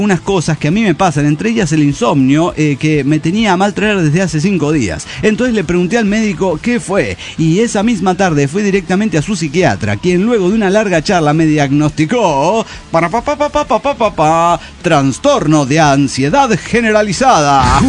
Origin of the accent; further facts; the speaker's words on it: Tarija, Bolivia; de Tarija, Bolivia.